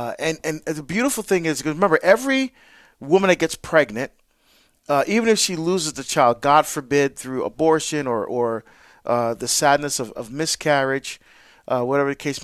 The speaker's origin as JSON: {"language": "English", "region": "New Jersey", "country": "United States", "said": "you know I'm from Jersey originally. And so it's always great to be back on the East Coast."}